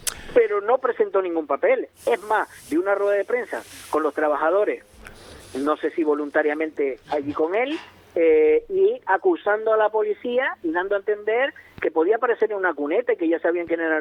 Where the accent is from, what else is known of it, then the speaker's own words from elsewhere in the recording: Canary Islands, Spain; yo me considero español, me considero muy canario